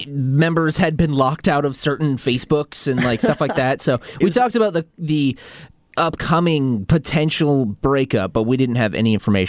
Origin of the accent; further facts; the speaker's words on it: Kent, Washington, United States; I'm from Kent, man.